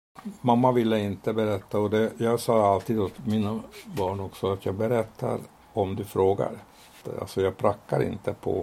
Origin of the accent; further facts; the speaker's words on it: Hungary; Så här att titta på mig. Här ser du en äkta ungrare. Kolsvart hår. Kort och satt. Jag är som mellaneuropeisk karta.